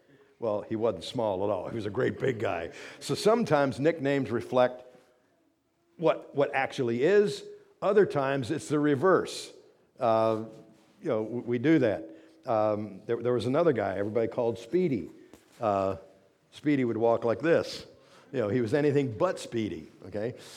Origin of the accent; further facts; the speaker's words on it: United States; If my first thing is to identify myself as an American, well, that's okay.